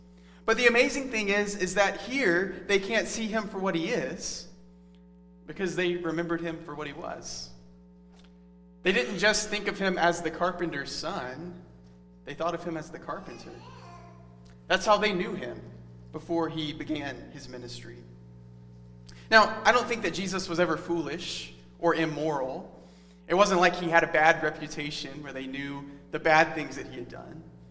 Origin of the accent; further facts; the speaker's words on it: Prattville, Alabama, United States; that was one of the less embarrassing things that I did as I grew up in Prattville.